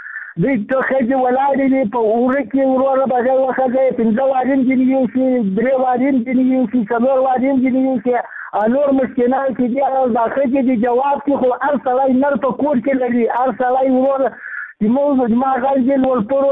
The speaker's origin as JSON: {"language": "Pashto", "region": "Ghazni", "country": "Afghanistan", "said": "زه د غزنی دی ولایت کې مرکز دی ولسوالۍ"}